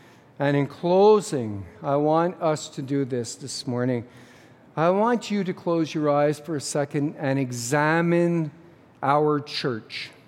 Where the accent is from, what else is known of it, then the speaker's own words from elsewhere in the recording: Quebec, Canada; Well, I'm from Quebec.